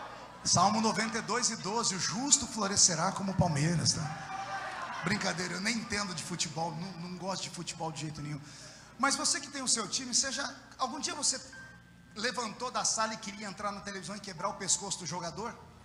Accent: Mauá, São Paulo, Brazil; Eu sou da Vila Tatu, Jesus me levou até na ONU porque não pode realizar meu sonho.

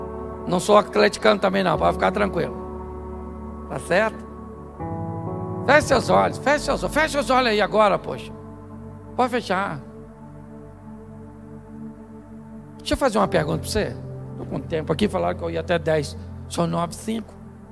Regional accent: Rio de Janeiro, Brazil; Só porque eu sou carioca, está achando que eu vou apanhar alguma coisa.

